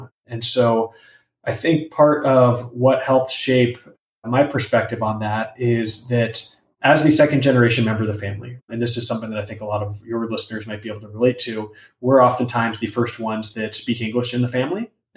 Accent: Los Angeles, California, United States; also born or lived in Boston, United States; So, you know, as I said, I grew up in Los Angeles. I was lucky enough to go to college out at Harvard in Boston.

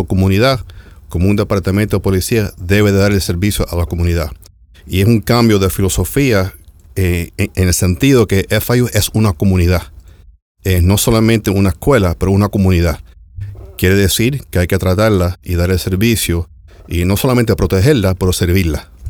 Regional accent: Miami-Dade, Florida, United States; yo nacido y criado aquí en Miami-Dade. Tengo 55 años de edad

